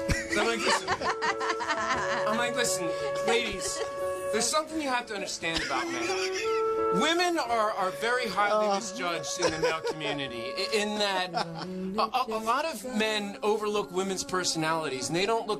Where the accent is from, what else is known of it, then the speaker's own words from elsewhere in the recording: Philadelphia, Pennsylvania, United States; I'm from Philly. We let it all hang out.